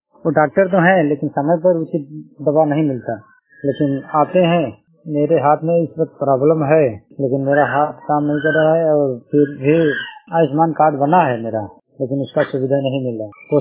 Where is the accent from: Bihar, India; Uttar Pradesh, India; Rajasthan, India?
Uttar Pradesh, India; Jindauri; मेरा उम्र 38 साल लगभग। मैं जिंदौड़ी का रहने वाला हूँ, जिंदौड़ी मिर्जापुर उत्तर प्रदेश।